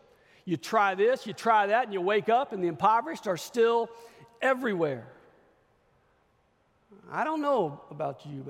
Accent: Louisiana, United States; We had a phrase where I grew up in Louisiana, probably unrecognizable to the intelligent world

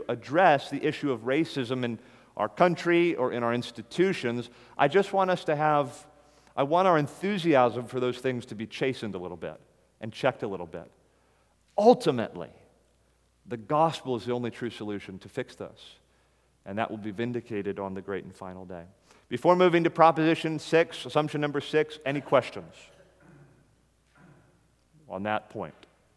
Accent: Florida, United States; The church I grew up in South Florida was that way.

